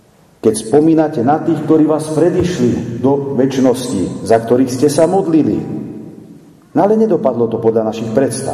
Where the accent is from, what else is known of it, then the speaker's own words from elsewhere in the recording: eastern Slovakia, Slovakia; Bol som minule doma na východe, kde žije môj rovesník a spolužiak.